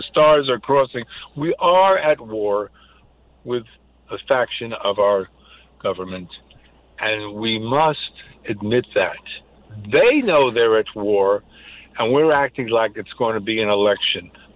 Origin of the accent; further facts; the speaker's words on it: New Jersey, United States; I come from Jersey, and we know him.